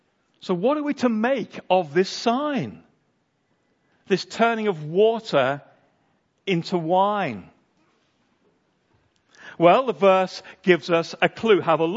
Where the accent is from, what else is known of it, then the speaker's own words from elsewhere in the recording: Egremont, North West England, United Kingdom; You will see some signs to my hometown. For reasons I've never fully understood, they built a bypass around it. And so you can scoot round now, but the sign is there, Egremont, historic market town.